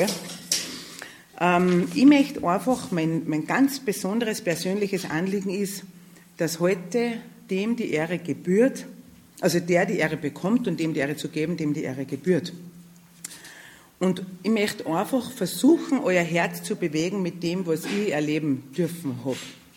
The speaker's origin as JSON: {"language": "German", "region": "Salzburg", "country": "Austria", "said": "ich komme ja aus dem Pongau"}